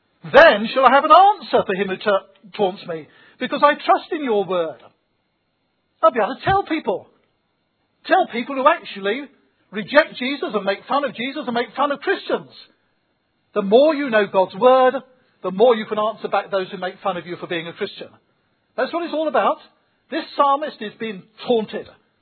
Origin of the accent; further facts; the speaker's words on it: England, United Kingdom; Well, we're English, I suppose. In South Africa, they do that sort of thing much more overall.